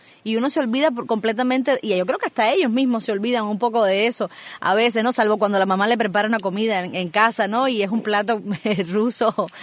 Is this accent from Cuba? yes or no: yes; Cuba; now in United States; yo crecí en Cuba, yo hace solamente 3 años que vivo en Estados Unidos